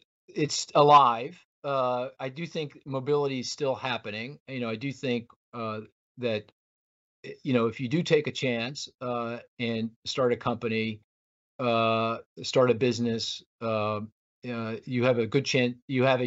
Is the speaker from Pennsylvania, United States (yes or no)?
yes; Philadelphia, Pennsylvania, United States; I live in Philadelphia. I grew up in Philadelphia, in the Philadelphia area.